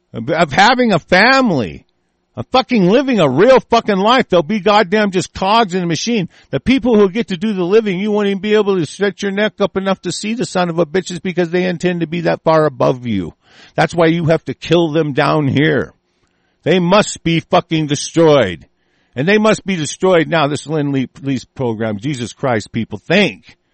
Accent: United States; I am an American national. I'm an individual free sovereign national.

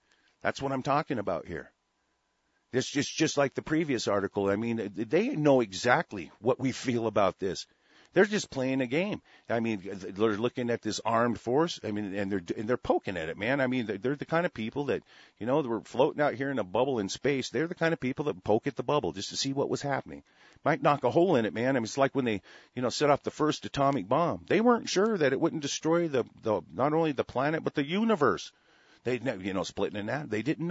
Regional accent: United States; Because I own a part of this, because I'm an American national.

